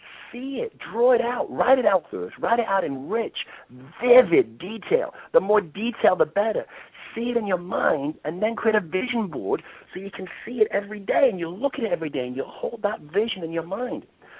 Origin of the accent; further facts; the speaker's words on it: England, United Kingdom; soccer because I grew up with that in England.